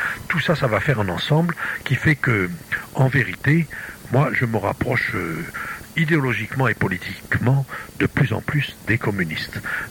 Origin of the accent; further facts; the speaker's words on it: France; nous, en tant que Français